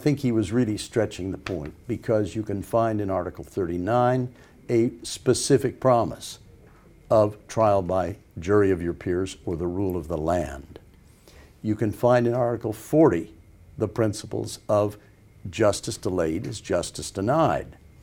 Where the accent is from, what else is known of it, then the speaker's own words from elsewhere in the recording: United States; moved away as an adult; I was infuriated when I moved to this country as an American still paying taxes to the United States, and I'd lost the right to vote.